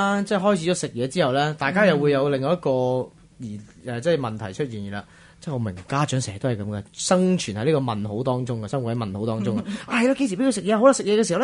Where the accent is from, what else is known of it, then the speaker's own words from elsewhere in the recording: China; 我哋中国人最紧要个 B B 肥肥白白啊嘛